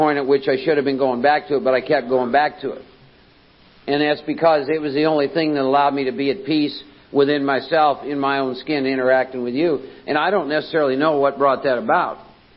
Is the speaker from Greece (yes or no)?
no; Iowa, United States; I was born and raised in Iowa, Norwegian farming community. I'm one of 4 boys